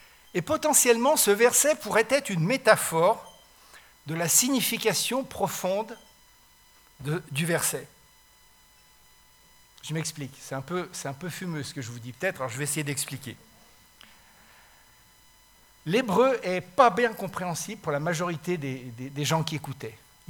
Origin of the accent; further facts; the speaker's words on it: France; Quand je veux écrire un article scientifique, je l'écris en anglais directement, même si je suis français.